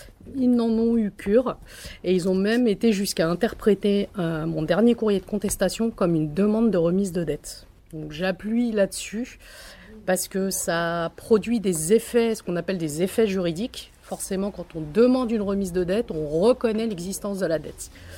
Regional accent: Casablanca, Casablanca-Settat, Morocco; born there; je suis française par filiation, je n'ai jamais eu d'autre nationalité que la nationalité française. J'ai juste le malheur d'être née à Casablanca, au Maroc.

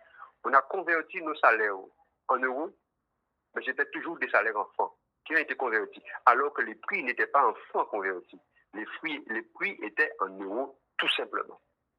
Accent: Guadeloupe; Je suis Guadeloupéen, natif natal.

